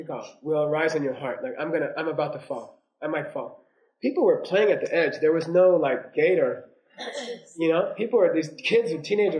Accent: United States; I'm like, you know, I'm American, you know, I'm civilized.

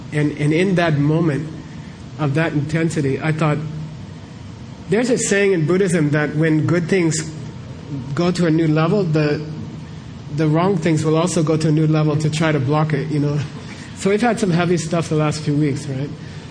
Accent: United States; The English is covered because I came from America

